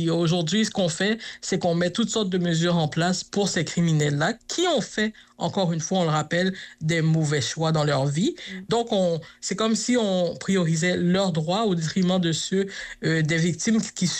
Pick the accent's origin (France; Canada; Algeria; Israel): Canada; Quebec; quand je reviens chez nous au Québec, je dis « Mon Dieu, je suis tellement bien chez nous »